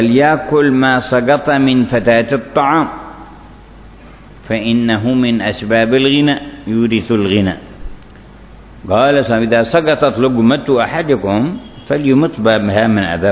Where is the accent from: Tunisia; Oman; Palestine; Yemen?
Yemen; في بعض المناطق عندنا في اليمن